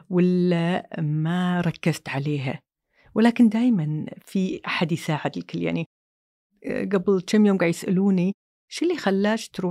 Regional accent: Kuwait; moved away as an adult; أتذكر يوم اللي بعد أسبوعين طلعنا من الكويت

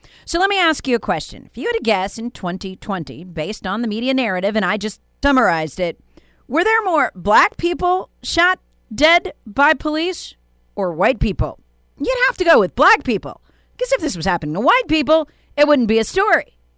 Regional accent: South Carolina, United States; He's from my hometown county of Greenville, where I live.

